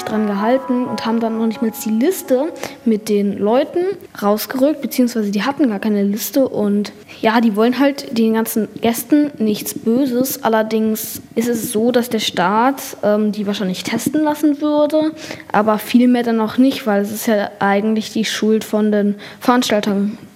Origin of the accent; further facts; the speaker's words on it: Hamm, North Rhine-Westphalia, Germany; Die meisten Leute werden wahrscheinlich auch in Zukunft sagen, hier, wir sind aus Hamm.